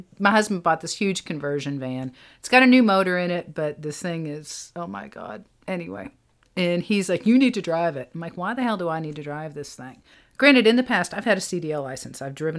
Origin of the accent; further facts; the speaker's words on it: England, United Kingdom; I'm English. So, yes, Monty Python was a large part of my childhood. The BBC.